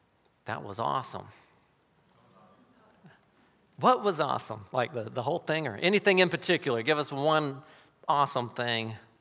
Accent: United States; But we're American. We only know one language and a little bit of Spanish, maybe.

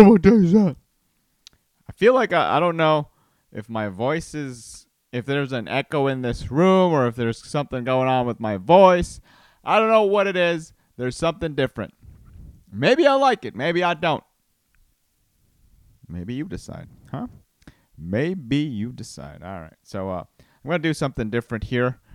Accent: Costa Rica; So, you know, I was born and raised in Costa Rica, but I'm like the opposite of a Latino, you know?

